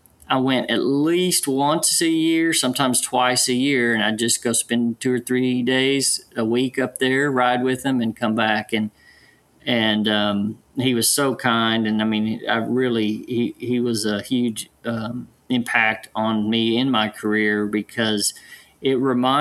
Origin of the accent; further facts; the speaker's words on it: College Station, Texas, United States; I'm from Bryan College Station, went to Texas A&M